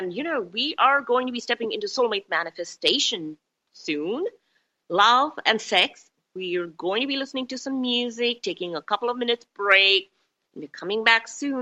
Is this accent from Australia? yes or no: no; India; Okay, so as an Indian, we come from the place where we work more on conquering ourselves rather than buying up countries, etc.